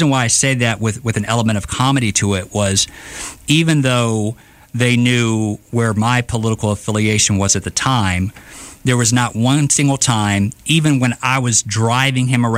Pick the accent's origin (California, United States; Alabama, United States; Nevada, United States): Alabama, United States; Prichard; I'm from Pritchard